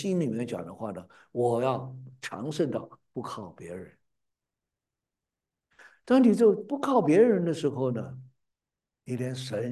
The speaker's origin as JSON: {"language": "Chinese", "country": "China", "said": "我们中国人呢，差不多人呢都是这样的。"}